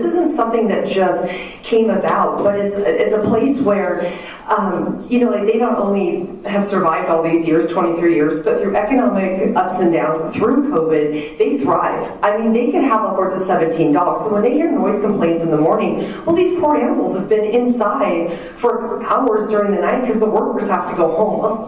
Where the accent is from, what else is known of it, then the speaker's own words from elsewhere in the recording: Tehachapi, California, United States; I was born and raised in Tehachapi, left after high school. My husband and I both were graduates in 97. After college and graduate school, we chose to move back.